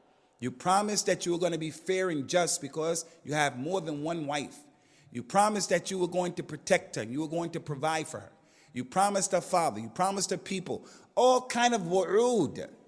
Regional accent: United States; We came here to this country. I'm from America.

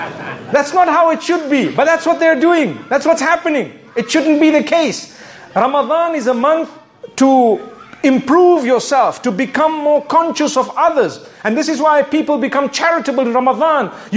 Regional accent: Zimbabwe; I come from Zimbabwe. You can hear my accent, right?

